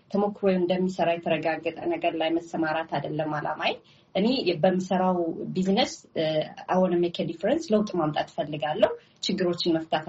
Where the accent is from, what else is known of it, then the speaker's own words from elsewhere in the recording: Amhara, Ethiopia; also born or lived in Tigray; ከዛ በተጨማሪ ትግራይ ውስጥ ተምሬያለሁ በትግርኛ። ወላጆቼም እዛ ትግራይ ውስጥ ነው የተወለድኩት፣ መወለድ ደረጃ ማለት ነው። አስተዳደጌ ግን ጎጃም ደሴ ወይዘሮ ስህን ተምሬያለሁ። ሀይ ስኩል እንኳን ደብረ ማርቆስ፣ ደሴ ወይዘሮ ስህን እና መቀሌ አፄ ዮሐንስ ነው የጨረስኩት።